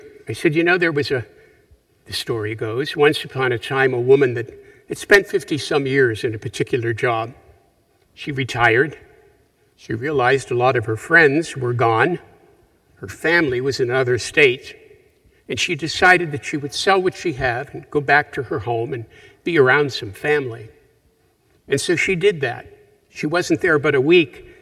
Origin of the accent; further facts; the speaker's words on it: Punxsutawney, Pennsylvania, United States; I'm coming fresh from Punxsutawney, Pennsylvania, my hometown.